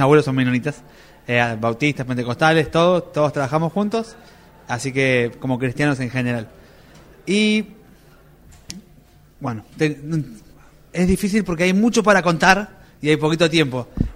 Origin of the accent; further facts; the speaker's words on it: Merlo, Buenos Aires Province, Argentina; soy parte de Juventud con una Misión, soy de Buenos Aires, de Merlo